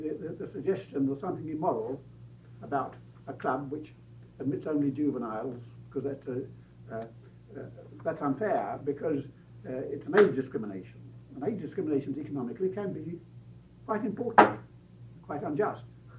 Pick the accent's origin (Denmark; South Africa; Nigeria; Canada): South Africa; Cape Town, Western Cape; now in United States; May I point out … from Cape Town and from the Hoover Institution and Cal State College at the moment.